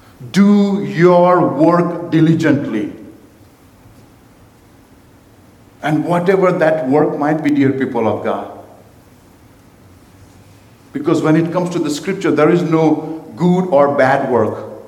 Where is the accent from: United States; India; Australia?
India; a little bit in my childhood, I come from India, and to have a car is the greatest luxury you could ever have in your life.